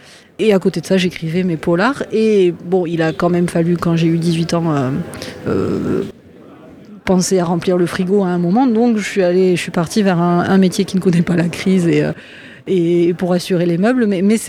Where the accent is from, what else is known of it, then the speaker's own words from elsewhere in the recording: Occitanie, France; Oui, tout à fait. Je suis même originaire du Volvestre, donc là, je suis à domicile.